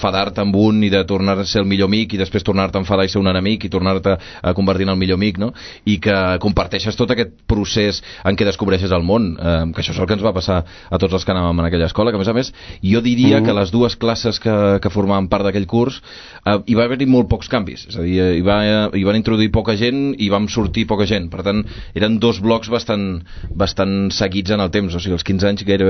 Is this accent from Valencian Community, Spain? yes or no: no; Sabadell, Catalonia, Spain; jo, com que vaig marxar de Sabadell